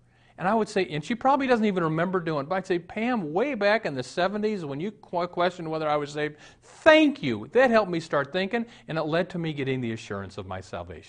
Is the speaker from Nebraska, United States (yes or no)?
yes; Omaha, Nebraska, United States; I was raised in Omaha.